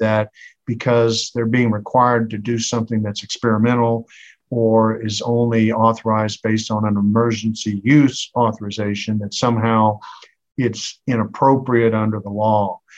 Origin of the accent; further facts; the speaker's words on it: Texas, United States; in my home state of Texas, we are considered an at-will employment state